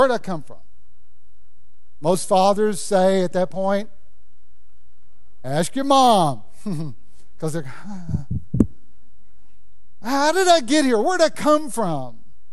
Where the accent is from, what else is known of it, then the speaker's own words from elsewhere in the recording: Louisiana, United States; I grew up in Louisiana, in rural Louisiana.